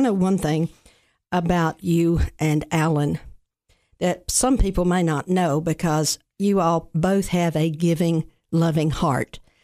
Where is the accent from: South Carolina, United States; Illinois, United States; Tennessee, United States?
Tennessee, United States; Cookeville; But I want to thank you on behalf of my hometown, Cookeville.